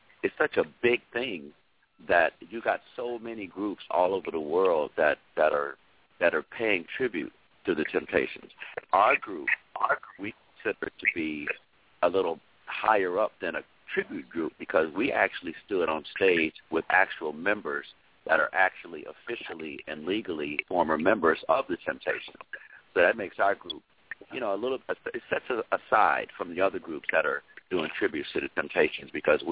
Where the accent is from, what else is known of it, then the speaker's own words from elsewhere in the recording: Inkster, Michigan, United States; growing up in Inkster, Michigan, in a suburb of Detroit, you know, I want to say hello to all my Inkster people out there, Robichaud High School, where I went to high school. Growing up in Inkster